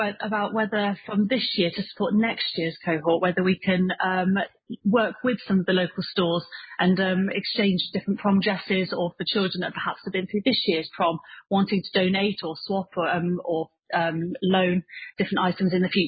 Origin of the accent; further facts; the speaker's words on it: Bath, South West England, United Kingdom; So I'm quite local. I'm from Bath